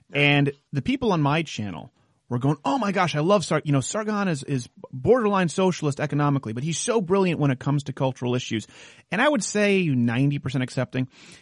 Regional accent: Canada; I come from Canada where we still have the Queen and her money

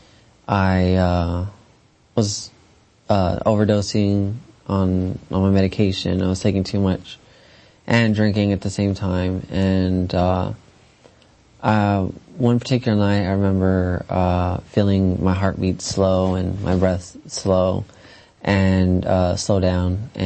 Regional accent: Alice, Texas, United States; we were in church in San Diego, and I'm from Alice, Texas, and we would go to church in my grandpa's church. So I grew up in the church.

